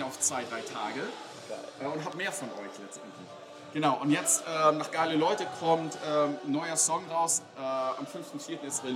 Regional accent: Hamburg, Germany; Ich komme aus Hamburg, Reeperbahn, da ist man Säufer.

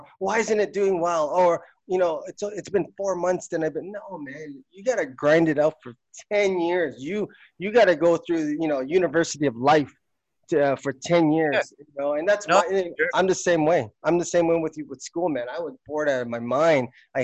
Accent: Philippines; we wave the flag, you know, I'm from the Philippines kind of thing.

